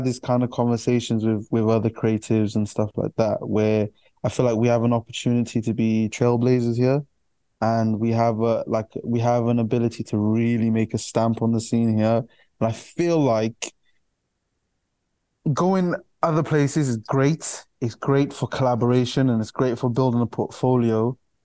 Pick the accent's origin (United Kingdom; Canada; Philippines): United Kingdom; Cardiff, Wales; also born or lived in London; Originally, we're from London, but I came to Cardiff when I was like 4. And we've been here ever since. So I'm a Cardiff boy at heart